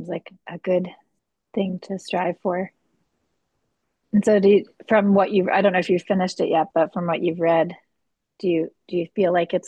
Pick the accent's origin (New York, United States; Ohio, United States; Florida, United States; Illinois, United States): New York, United States; Hudson; I'm the director of the Hudson Area Library, but maybe not. It's a competition for sure, but yeah, I'm from Hudson